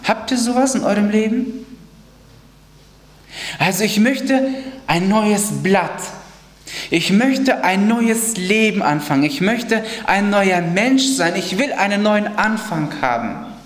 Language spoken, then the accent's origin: German; Ankum, Lower Saxony, Germany; Wir kommen aus Ankum, das ist der Landkreis Osnabrück, und sind auch dort in der Ortsgemeinde Mitglieder und dienen da dem Herrn.